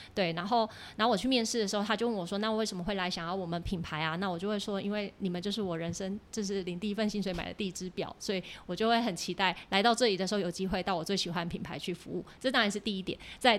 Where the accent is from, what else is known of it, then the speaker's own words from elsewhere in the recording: Taiwan; 因为其实大陆的小姐姐们也都很喜欢台湾的小姐姐。对，她每次听到我们讲话就说小姐姐你讲话好好听哦